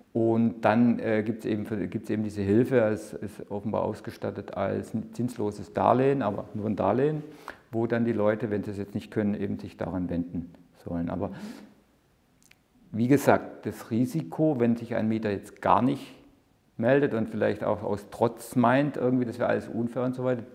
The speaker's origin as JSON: {"language": "German", "region": "Baden-Württemberg", "country": "Germany", "tie": "born or raised there", "accent": "Swabian", "moved": "yes", "lives_now": "Berlin, Germany", "said": "Sie hören es wahrscheinlich, ich bin Schwabe, bin in Baden-Württemberg aufgewachsen, bin aber schon seit über 30 Jahren hier in Berlin."}